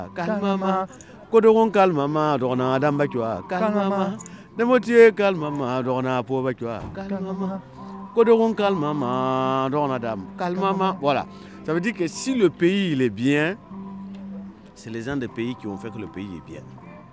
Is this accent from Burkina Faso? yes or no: yes; Est, Burkina Faso; nous sommes de Groumachier, nous sommes de Tombiano. Et c'est un dialecte de Burkina Faso, tu vois. Particulièrement, on vient vers... vers l'Est.